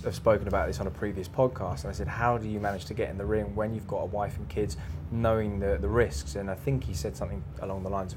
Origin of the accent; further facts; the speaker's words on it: England, United Kingdom; we're English, we like our traditions and we're stuck in that way.